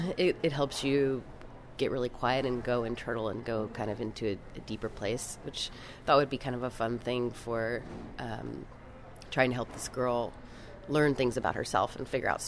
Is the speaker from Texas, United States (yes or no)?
yes; Austin, Texas, United States; And I grew up in Austin, and I had a really neat friend group that a lot of them I'm still friends with, that I grew up with in high school